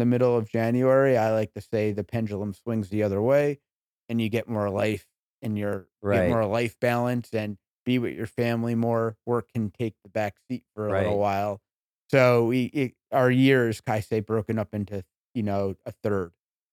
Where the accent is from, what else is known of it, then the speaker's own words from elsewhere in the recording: Port Chester, New York, United States; now in Harrison, United States; Just above Manhattan, mm-hmm. born in Portchester. And I live in Harrison, New York now.